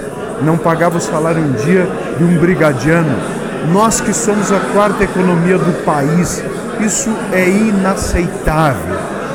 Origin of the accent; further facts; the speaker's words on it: Marau, Rio Grande do Sul, Brazil; porque eu sou dessa macro-região, eu sou de Marau, que pega essa parte macro aqui do estado, metade norte